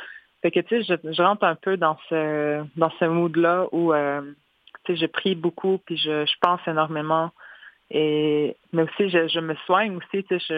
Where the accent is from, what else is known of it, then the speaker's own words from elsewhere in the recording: Wemotaci, Quebec, Canada; now in Odanak, Canada; Je viens de Wamantashi, mais j'habite à Odanak.